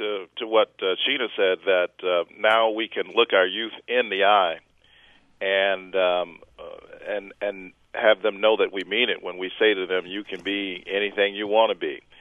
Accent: the South, United States; growing up in the South

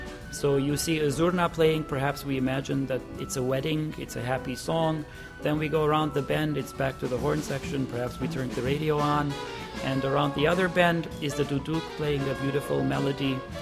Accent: Beirut, Beirut Governorate, Lebanon; born or raised there; also born or lived in Cyprus

